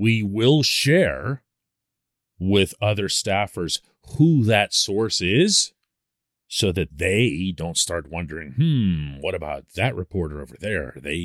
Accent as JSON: {"language": "English", "town": "Pittsburgh", "region": "Pennsylvania", "country": "United States", "tie": "born or raised there", "said": "mostly to Serbia, my family's ancestral homeland. I'm born and raised in Pittsburgh, but everybody that my mother and father were related to are still over there."}